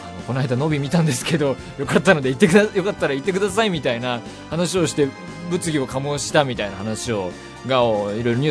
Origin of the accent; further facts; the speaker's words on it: Saitama, Japan; 私埼玉県出身なんですけど初めて行きまして